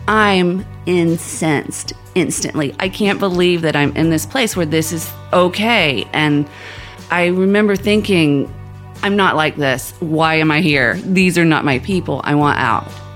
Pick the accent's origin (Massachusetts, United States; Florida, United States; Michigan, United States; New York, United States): Florida, United States; Jacksonville; I'm bummed out because I'm coming from Jacksonville, Florida, which to me is a huge metropolis.